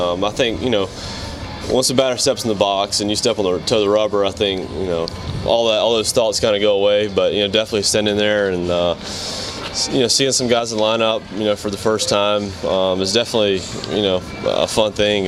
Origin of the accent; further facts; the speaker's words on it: Slocomb, Alabama, United States; Yeah, small town. My dad was a pastor, all my life, still is.